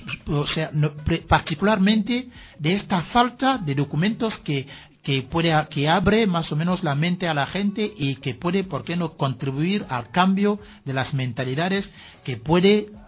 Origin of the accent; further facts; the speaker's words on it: Cameroon; Spanish is a second language; moved away as an adult; now in Spain; a recoger todos los libros y llevarlos a Camerún. Era la primera intención. ¿Eso por qué? Porque en mi país, siendo un joven estudiante sin posibilidad de investigar